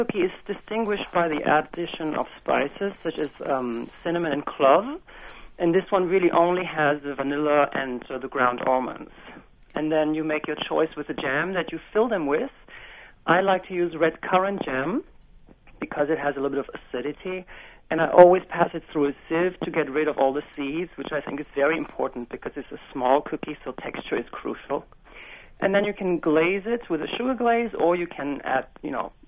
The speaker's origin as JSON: {"language": "English", "country": "Germany", "tie": "born or raised there", "said": "I grew up with this in Germany"}